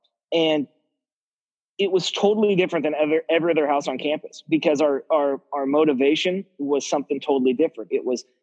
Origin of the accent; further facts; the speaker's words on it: Salem, Oregon, United States; Yeah, so I grew up in Salem, Oregon, and in a ranch-style house, 1,500-square-foot house